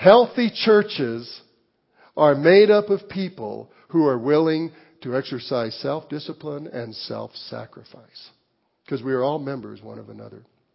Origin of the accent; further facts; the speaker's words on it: Walsenburg, Colorado, United States; when I grew up in my hometown of Walsenburg, Colorado in the 50s